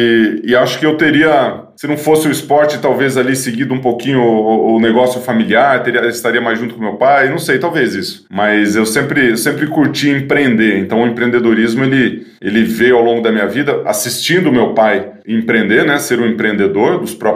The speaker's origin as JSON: {"language": "Portuguese", "town": "Ituverava", "region": "São Paulo", "country": "Brazil", "said": "porque sou lá de Ituverava, interior de São Paulo."}